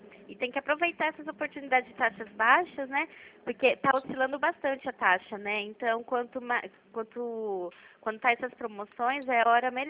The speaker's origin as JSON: {"language": "Portuguese", "town": "Pirassununga", "region": "São Paulo", "country": "Brazil", "said": "eu sou de Pirassununga"}